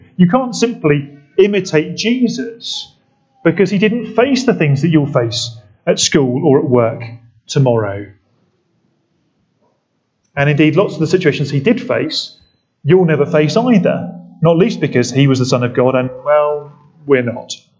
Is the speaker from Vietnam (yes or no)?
no; United Kingdom; We're British people, most of us. We're very good at being angry and not telling anybody about it.